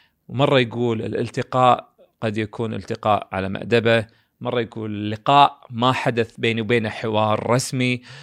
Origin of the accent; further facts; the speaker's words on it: Kuwait; هو نفس نظارة عندنا بالكويت نسميها